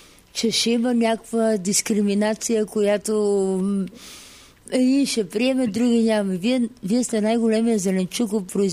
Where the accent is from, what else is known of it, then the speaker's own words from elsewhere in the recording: Sofia, Sofia City, Bulgaria; Ние съм софиянци.